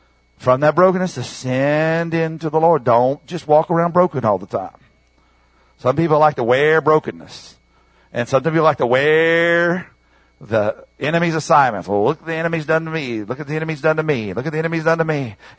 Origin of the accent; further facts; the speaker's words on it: Dallas, Texas, United States; Well, you know, I'm from Dallas, and God prophesied to start in Dallas.